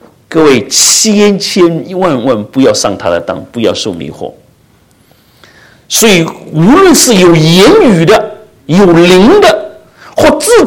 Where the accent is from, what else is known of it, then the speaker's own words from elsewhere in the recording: China; 我们也知道我们中国人来的